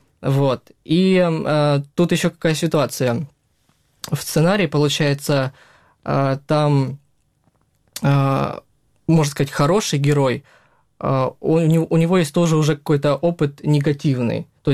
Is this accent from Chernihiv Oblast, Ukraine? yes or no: no; Kramatorsk, Donetsk Oblast, Ukraine; Да, я из Краматорска родом.